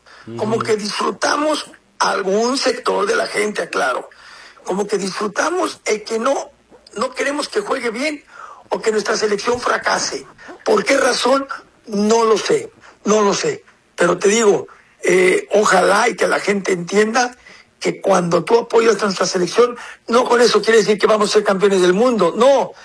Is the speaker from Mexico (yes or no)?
yes; Mexico; Somos mexicanos, es nuestro país, es nuestra selección